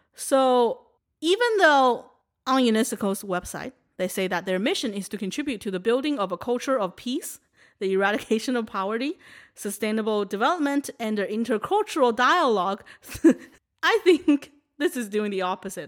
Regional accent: China; English is a second language; I'm from China

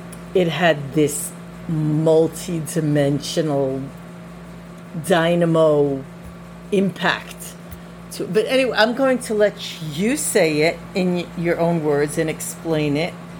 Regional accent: New York, United States; now in New Jersey, United States; especially where we live here in New Jersey and growing up in New York, both of us, it is part of our New York, New Jersey, tri-state

